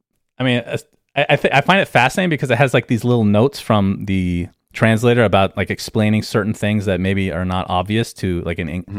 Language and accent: English; United States; As an American, the names are very similar